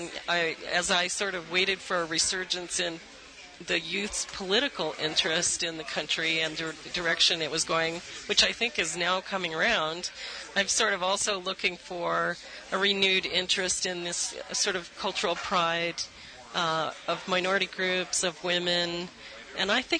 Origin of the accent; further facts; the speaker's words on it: New Orleans, Louisiana, United States; Yes. I was born in New Orleans, which I now call Atlantis.